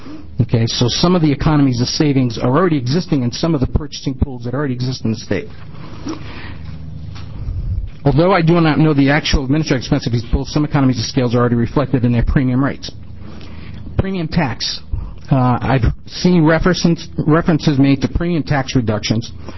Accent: New England, United States; accent: New England; you'll probably hear or pick up on my New England accent somewhere through my presentation, but I have experience back on the other coast.

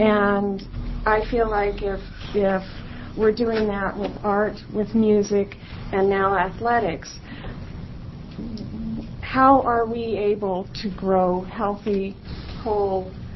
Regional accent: Eugene, Oregon, United States; I'm from Eugene. My daughter is a junior at South Eugene High School.

